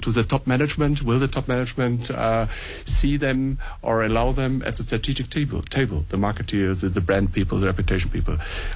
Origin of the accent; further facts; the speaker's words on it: Germany; So Germany, I come from Germany, you know, the German automakers